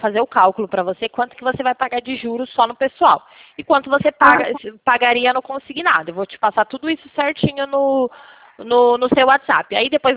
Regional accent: Pirassununga, São Paulo, Brazil; Na verdade, eu sou de Pirassununga, eu sou do estado de São Paulo, mas eu sou de Pirassununga

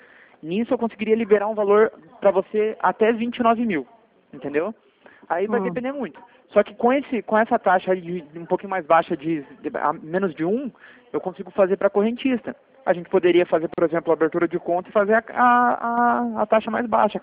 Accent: Curitiba, Paraná, Brazil; eu sou de Curitiba.

